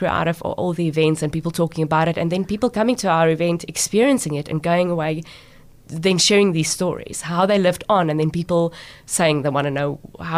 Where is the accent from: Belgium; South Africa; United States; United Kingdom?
South Africa; Free State; born there; I was born in the Free State in a very conservative Afrikaans family.